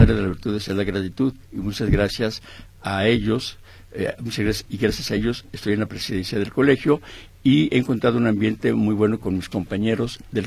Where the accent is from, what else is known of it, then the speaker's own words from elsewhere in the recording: Guadalajara, Jalisco, Mexico; para todas y todos los que somos tapatíos